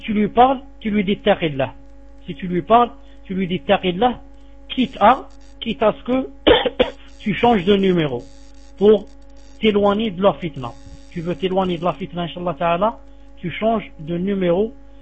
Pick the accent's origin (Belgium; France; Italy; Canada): Italy; Salam alaikum, je suis italien converti depuis 2 ans.